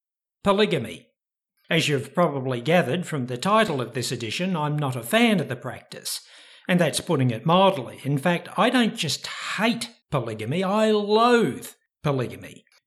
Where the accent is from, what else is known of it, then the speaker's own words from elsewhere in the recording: Australia; So the new website had to be at a new URL with the name of my home country in it. Hence, Christian Identity Australia.